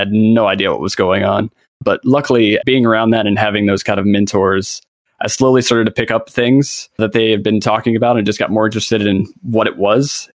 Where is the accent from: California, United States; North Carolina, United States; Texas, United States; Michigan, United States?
North Carolina, United States; the last two members live in Maine, and I'm from North Carolina, so it didn't make much sense for me to stick around.